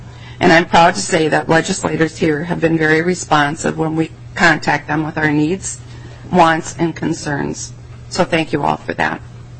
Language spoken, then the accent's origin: English; Jordan, Minnesota, United States; from Jordan and have been actively involved in my community